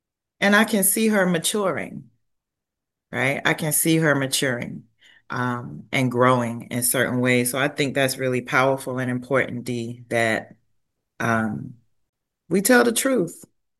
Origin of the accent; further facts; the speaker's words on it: the South, United States; I'm from the South. Sometimes you just need to sat down.